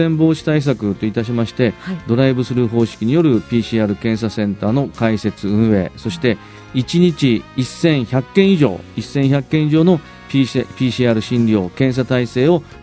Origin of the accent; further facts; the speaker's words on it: Utsunomiya, Tochigi, Japan; 私はこの生まれ育った宇都宮市を100年先も持続的に発展し